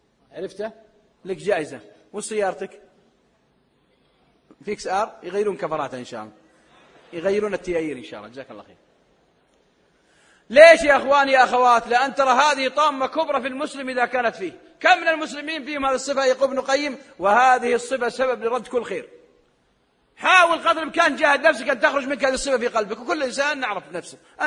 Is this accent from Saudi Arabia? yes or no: yes; Al Hawiyah, Makkah Province, Saudi Arabia